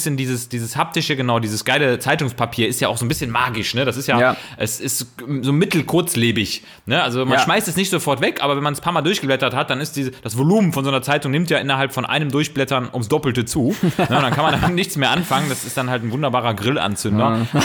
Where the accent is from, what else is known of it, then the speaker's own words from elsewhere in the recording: North Rhine-Westphalia, Germany; ich komme mal aus dem Rheinland, aus dem Rheinischen